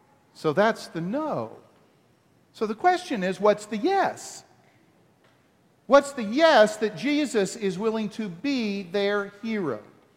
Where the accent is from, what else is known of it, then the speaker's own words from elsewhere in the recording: the South, United States; Now see, I grew up in the South. We didn't play hockey.